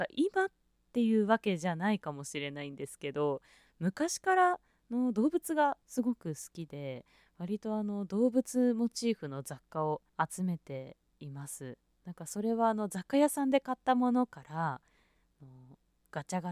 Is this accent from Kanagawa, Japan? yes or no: no; Shizuoka, Japan; と出身地は静岡県です。